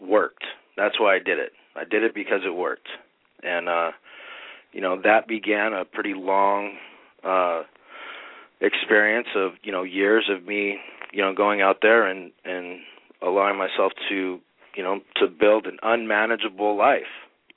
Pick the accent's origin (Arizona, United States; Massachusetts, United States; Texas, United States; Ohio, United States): Massachusetts, United States; Boston; born there; I'm a Bostonian at birth, so born in Boston, Massachusetts, but, I have lived all over the country.